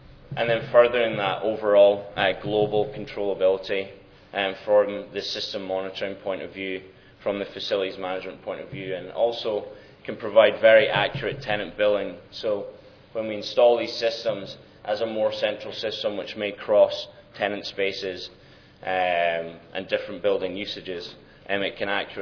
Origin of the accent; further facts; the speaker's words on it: Scotland, United Kingdom; moved away as an adult; also born or lived in Las Vegas; now in Toronto, Canada; Might tell by my accent, I'm not from these parts, but born and raised in Scotland, that's where I started in the industry